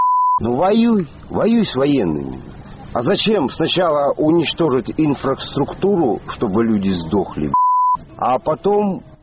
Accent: Russia; Я, конечно, я болею за Россию, я россиянин.

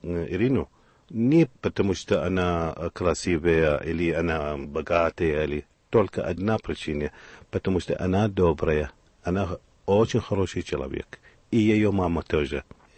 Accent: Baghdad, Baghdad Governorate, Iraq; now in Kyiv, Ukraine; Я из Ирака, из Багдада.

